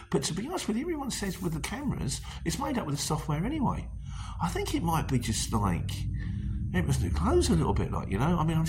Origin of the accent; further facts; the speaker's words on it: Luton, East of England, United Kingdom; I'm from Luton, my friend. Yeah, born and bred in Luton, and I'm proud of it.